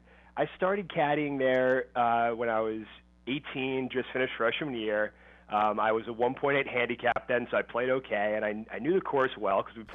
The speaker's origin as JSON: {"language": "English", "town": "New York City", "region": "New York", "country": "United States", "tie": "born or raised there", "said": "Sure. So I grew up in New York City."}